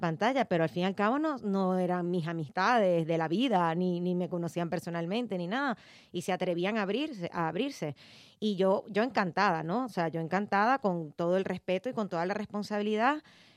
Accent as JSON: {"language": "Spanish", "country": "Venezuela", "said": "soy venezolana, los latinos a veces, así como hablamos, que no tenemos como que pausa nunca"}